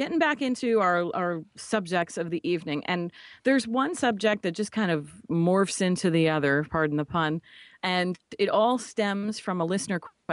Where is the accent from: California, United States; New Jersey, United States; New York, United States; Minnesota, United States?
New Jersey, United States; You're a transplant. I've been here my whole life.